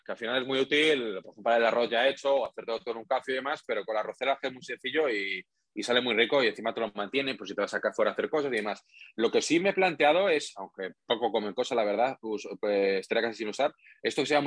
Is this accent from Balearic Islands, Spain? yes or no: no; Madrid, Community of Madrid, Spain; Yo soy madrileño, sí, siempre.